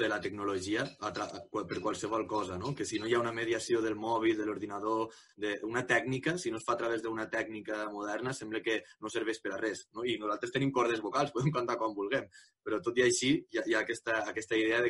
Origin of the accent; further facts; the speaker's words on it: Lleida, Catalonia, Spain; nosaltres que som de Lleida, i es vas a treballar els estius a les cooperatives